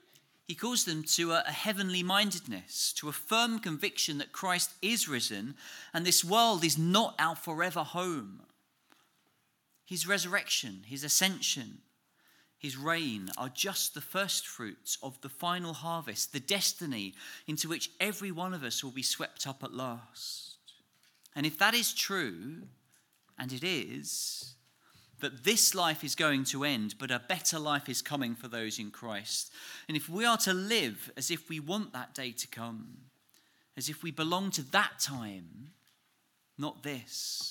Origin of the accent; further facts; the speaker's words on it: England, United Kingdom; accent: English; And my accent became more strongly and distinctly English than it's ever been in England. I lived in a strange land, but that was not my home, and I felt it.